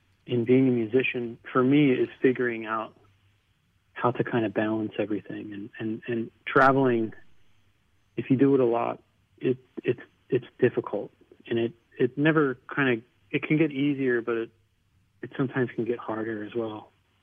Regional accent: Philadelphia, Pennsylvania, United States; Well, I'm from Philadelphia, and you know, I always consider that my home.

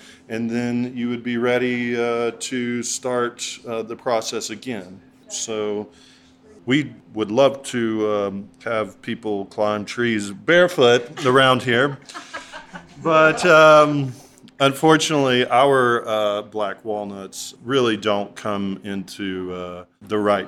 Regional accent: North Carolina, United States; You know, I grew up here in Western North Carolina.

